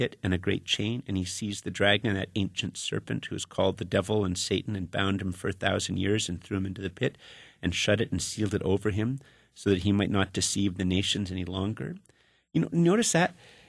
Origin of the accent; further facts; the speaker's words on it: Canada; This is very, very hard for me to talk about as a Canadian.